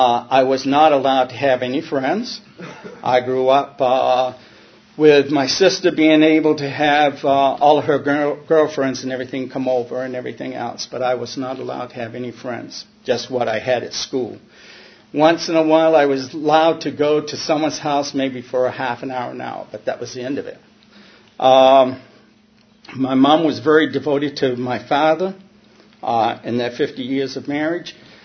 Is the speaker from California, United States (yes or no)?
no; Hancock, Maine, United States; I am an alcoholic. I am originally from Hancock, Maine, which is right on the mainland of Bar Harbor. Bar Harbor was my stomping grounds along with Bangor.